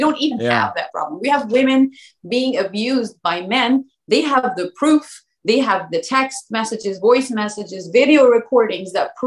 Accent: Egypt; moved away as an adult; also born or lived in United Arab Emirates; now in United Kingdom; I moved to Dubai 12 years ago, mm-hmm. Stayed there for 9 years. But before that, I was born and raised in Egypt. I finished my education in Egypt. I moved to London for my master's degree, but my initial and all of my childhood and adulthood half of it was in Egypt too.

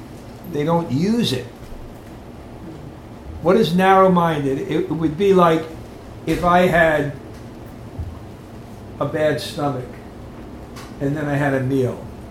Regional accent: Brooklyn, New York, United States; born there; growing up, there was one book from where I came. I was born in Brooklyn.

